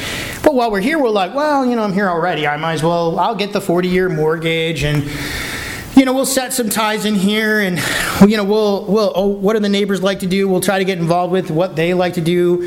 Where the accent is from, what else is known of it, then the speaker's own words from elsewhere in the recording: Michigan, United States; I'm from Michigan and I can't swim.